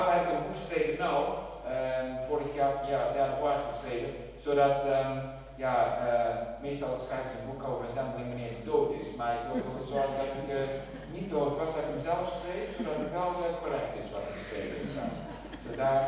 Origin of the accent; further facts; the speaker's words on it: Sarawak, Malaysia; Weet je, bij ons in Borneo zijn er zoveel opwekkingen gebeurd in het verleden.